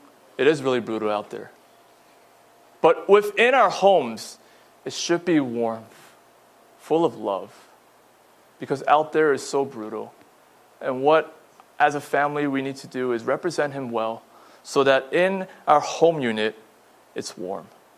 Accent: United States; Yeah, I'm talking Fahrenheit because we're American.

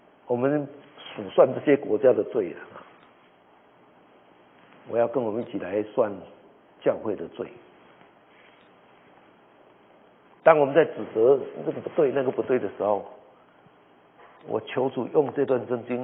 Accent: Taiwan; 我们很多人从台湾来的，我也是台湾人。

